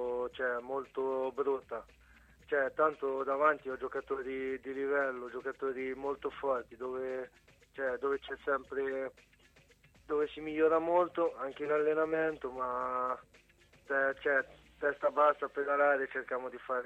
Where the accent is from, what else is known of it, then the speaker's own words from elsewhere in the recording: Ancona, Marche, Italy; La mia origine è tunisina, però sono nato qui in Ancona.